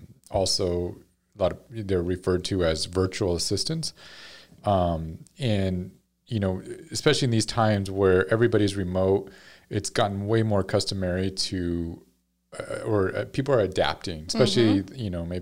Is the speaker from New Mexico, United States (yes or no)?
yes; New Mexico, United States; But we're from New Mexico, and Joni and I met in high school 24 years ago.